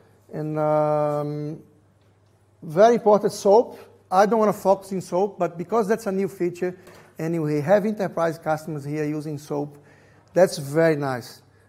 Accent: Brazil; first language Portuguese; English is a second language; Sorry, I'm from Brazil, then Portuguese.

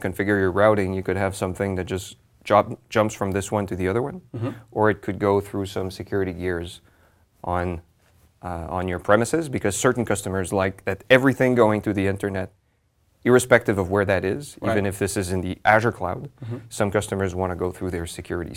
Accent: Montreal, Quebec, Canada; I'm from Montreal

